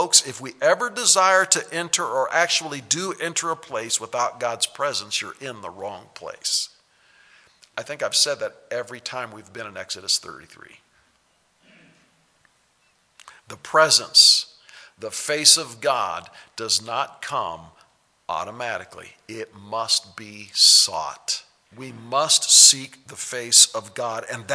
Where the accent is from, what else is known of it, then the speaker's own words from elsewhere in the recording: Kansas, United States; I'm a Kansan. That's my home state.